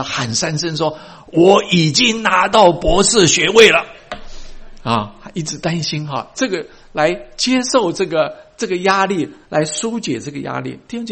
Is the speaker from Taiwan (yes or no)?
yes; Taiwan; now in United States; 我是台湾来的